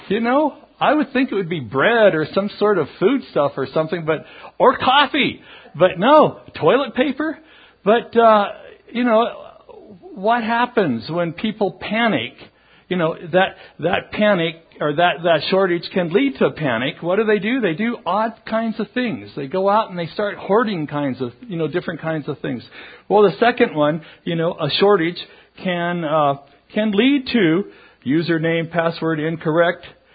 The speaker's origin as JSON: {"language": "English", "region": "California", "country": "United States", "tie": "born or raised there", "said": "I grew up in the Bay Area, never knew what Stockton was all about."}